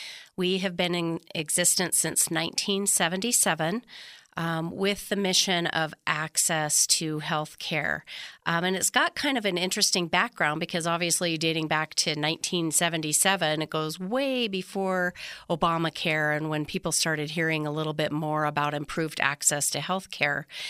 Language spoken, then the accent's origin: English; Ely, Nevada, United States; as a rural Nevadan, I'm born and raised in Ely and, you know, now I've moved to one of the big cities, the one in the north that you referenced.